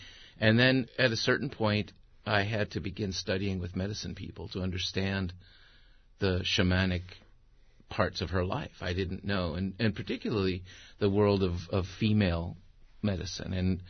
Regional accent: Tijuana, Baja California, Mexico; I was born in Tijuana and spent a lot of my childhood in Tijuana or back and forth across the border. I was a classic border rat.

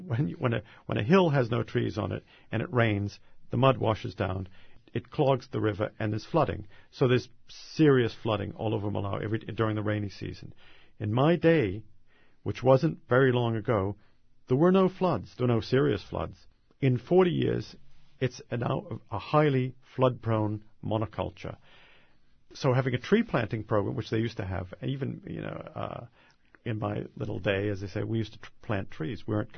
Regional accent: Boston, Massachusetts, United States; That's growing up in Boston in the 1950s.

